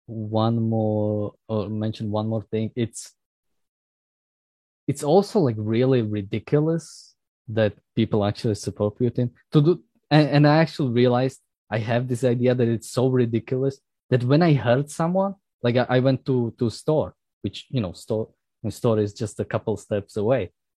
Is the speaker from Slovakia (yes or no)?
yes; Slovakia; accent: Slovak; someone wants to know where my accent is from. It's Slovak. Slovakia.